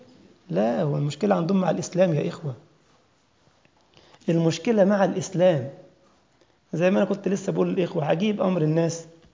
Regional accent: Egypt; وآخر عندنا في بلدنا مصر يقول لك يا جماعة

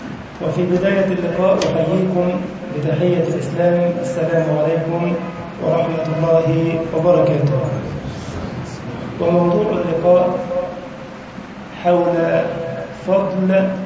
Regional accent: Egypt; اللهم أمن بلدنا مصر يا رب العالمين وسائر بلاد المسلمين.

